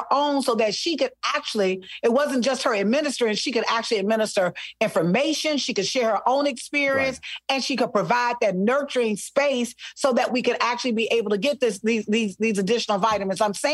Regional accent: Selma, Alabama, United States; also born or lived in Mobile; Listen, I am from Selma, Alabama. Mobile. Oh, yeah. I spent part of my life in Mobile

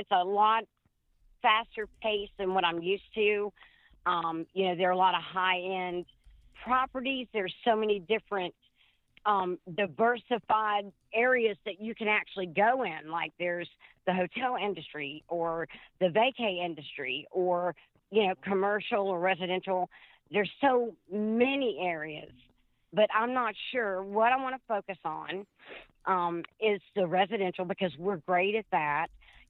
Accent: the South, United States; But we are from the South, so I'm very proud.

